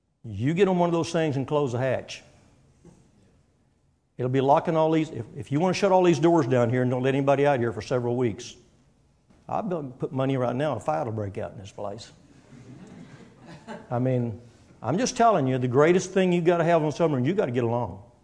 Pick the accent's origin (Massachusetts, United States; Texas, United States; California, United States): Texas, United States; Arlington; I said, I'm from Arlington, Texas.